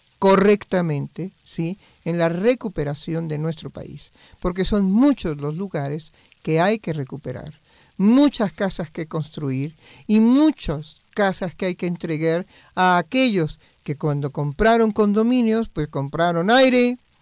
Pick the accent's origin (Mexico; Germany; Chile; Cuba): Mexico; a la posibilidad de vivir en este país, que bueno, como mexicanos lo vemos divino, maravilloso, increíble